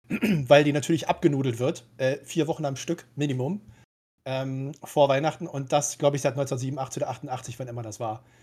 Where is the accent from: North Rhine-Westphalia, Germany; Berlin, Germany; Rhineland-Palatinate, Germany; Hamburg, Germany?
North Rhine-Westphalia, Germany; Cologne; born there; Bei mir ist es so, ich bin ja gebürtiger Kölner, ist vielleicht einem schon aufgefallen.